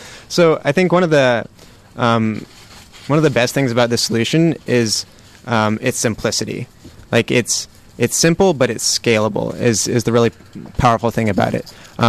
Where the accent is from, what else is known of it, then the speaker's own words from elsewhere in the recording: Menlo Park, California, United States; I'm from the Bay Area, actually. I'm a local, so I was born in Menlo Park.